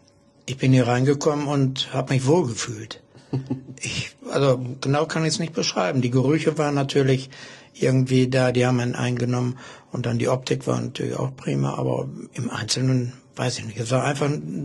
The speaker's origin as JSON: {"language": "German", "town": "Osnabrück", "region": "Lower Saxony", "country": "Germany", "tie": "born there", "lives_now": "Bad Pyrmont, Germany", "said": "Nein, ich bin gebürtiger Osnabrücker und durch die Berufe bin ich dann ein bisschen rumgekommen. Und seit 20 Jahren ungefähr, 15, 20 Jahren bin ich in Pyrmont"}